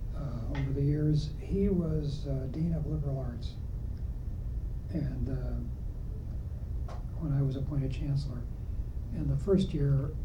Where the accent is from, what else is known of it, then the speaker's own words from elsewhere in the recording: Illinois, United States; We're both from Illinois. We used to say that they had to bring people over from Illinois to lead the institution.